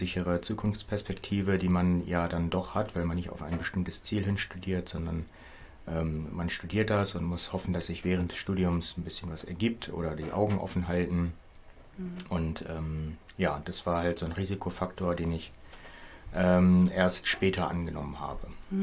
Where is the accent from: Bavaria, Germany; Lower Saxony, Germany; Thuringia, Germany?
Lower Saxony, Germany; Büren; Ich komme eigentlich aus dem Landkreis Nienburg-Weser und bin dort in einem kleinen, netten 500-Einwohner-Dorf aufgewachsen. Das heißt Büren.